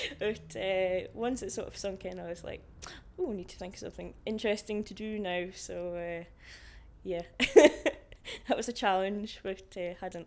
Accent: Glasgow, Scotland, United Kingdom; I'm 31 and I'm from Glasgow.

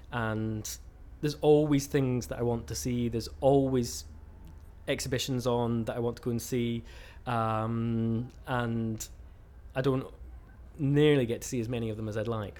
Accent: Edinburgh, Scotland, United Kingdom; I was born in Edinburgh. I've lived almost all my life in Edinburgh, apart from just small, when I was very young, my mother sold her house, bought a car, bought a tent, and we went travelling around Scotland. I was about three, I think, at the time

